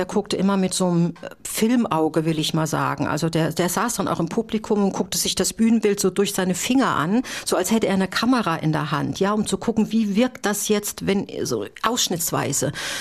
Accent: Saarland, Germany; Und ich als Saarländerin durfte sie entgegennehmen

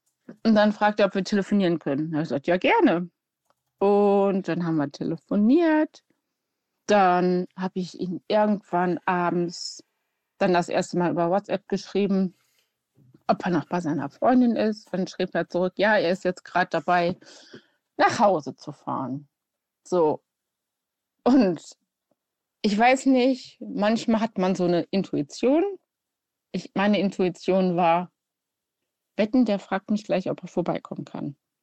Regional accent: Bielefeld, North Rhine-Westphalia, Germany; Also ich komme ursprünglich aus Bielefeld.

